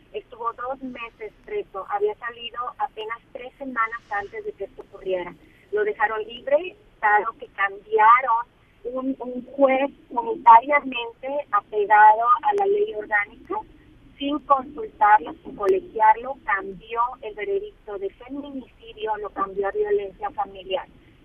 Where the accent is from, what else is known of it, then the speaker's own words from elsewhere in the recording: Monterrey, Nuevo León, Mexico; Nosotros somos de Monterrey